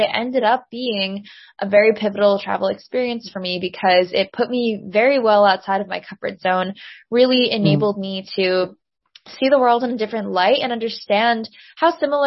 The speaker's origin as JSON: {"language": "English", "region": "New Jersey", "country": "United States", "tie": "born or raised there", "said": "Yeah, so I grew up in New Jersey, really kind of in the shadow of the city of New York."}